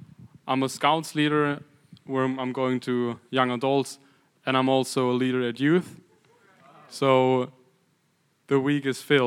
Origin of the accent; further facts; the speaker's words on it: Germany; English is a second language; moved away as an adult; I'm from Germany, so I just came here 7 months ago.